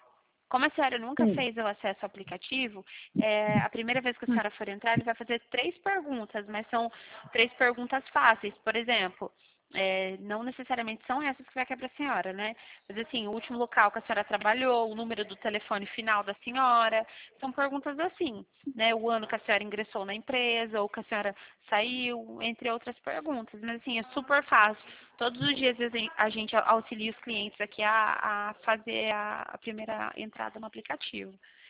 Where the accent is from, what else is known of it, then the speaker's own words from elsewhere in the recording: Cornélio Procópio, Paraná, Brazil; nós somos aqui do Paraná. Eu sou de Cornélio Procópio.